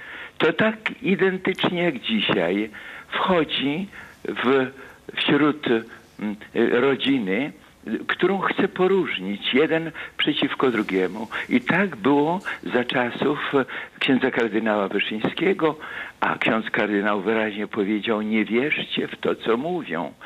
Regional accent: Augustów, Podlaskie Voivodeship, Poland; I pamiętam go bardzo dobrze, jako że pochodzę z Augustowa.

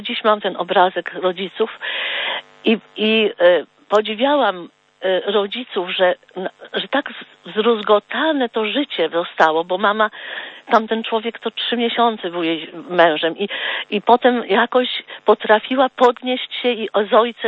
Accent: Warsaw, Masovian Voivodeship, Poland; born there; ja urodziłam się 3 sierpnia, 7 lat po wojnie, w zdruzgotanej Warszawie

